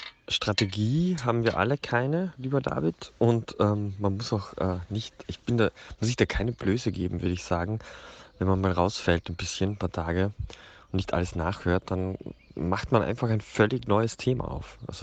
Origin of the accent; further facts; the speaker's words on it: Carinthia, Austria; weil ich bin Kärntner und esse Reinling mein ganzes Leben lang schon